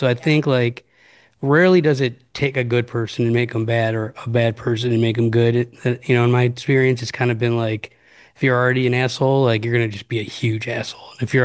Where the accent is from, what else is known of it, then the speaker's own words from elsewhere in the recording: Cleveland, Ohio, United States; now in Las Vegas, United States; And I'm from Cleveland originally, and I was living in Las Vegas where I live now. And I was gonna go back home.